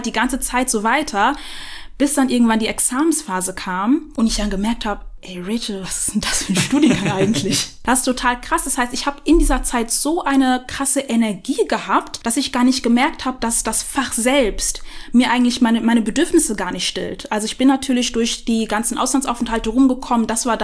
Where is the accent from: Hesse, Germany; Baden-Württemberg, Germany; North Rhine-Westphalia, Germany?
Hesse, Germany; Rüsselsheim; ich bin gebürtige Rüsselsheimerin.